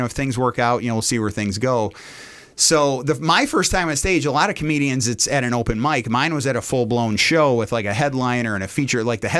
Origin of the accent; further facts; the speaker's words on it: Lapeer, Michigan, United States; But since we're in Lapeer, and it's my hometown, I didn't want to go up cold in my hometown.